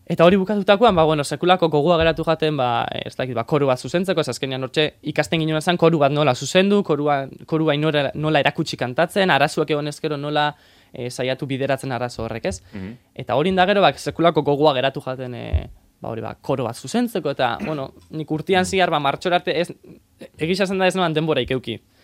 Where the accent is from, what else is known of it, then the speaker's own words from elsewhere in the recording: Bergara, Basque Country, Spain; ni herri batekoa naiz, Bergarakoa naiz, herrixantanek danok ezautzen ga danon artean